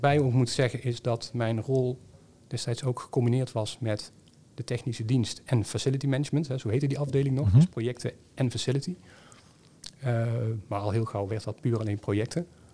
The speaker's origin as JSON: {"language": "Dutch", "town": "Eindhoven", "region": "North Brabant", "country": "Netherlands", "tie": "born or raised there", "said": "Ja, ik ben geboren getogen in Eindhoven."}